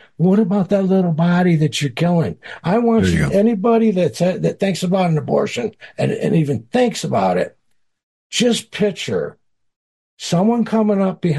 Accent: United States; But believe me, I am an American guy through and through.

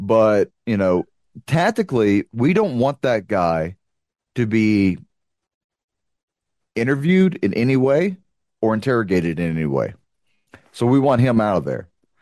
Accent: United States; I'm an American. I don't care.

